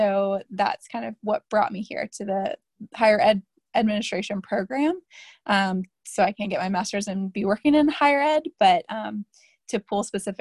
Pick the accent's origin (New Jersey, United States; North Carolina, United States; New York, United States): North Carolina, United States; So I am originally from the Outer Banks of North Carolina. I went to UNC for undergrad and didn't really know what I was going to do with myself after college.